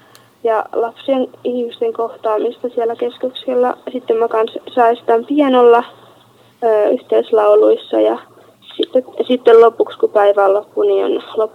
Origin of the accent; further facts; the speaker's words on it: Vaasa, Ostrobothnia, Finland; ja olen 19 vuotta, tuun Vaasasta ja keväällä valmistuin lukiosta